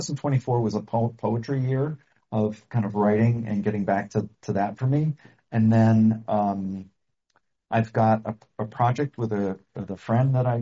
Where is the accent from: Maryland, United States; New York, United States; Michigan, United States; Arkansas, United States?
New York, United States; certainly I grew up outside of the New York area, so cynicism's not a bad thing.